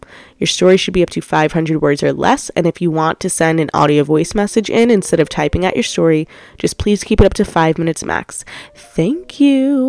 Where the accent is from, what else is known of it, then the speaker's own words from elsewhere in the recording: Trinidad & Tobago; because I am also Caribbean background, but I'm Trinidadian, not Jamaican.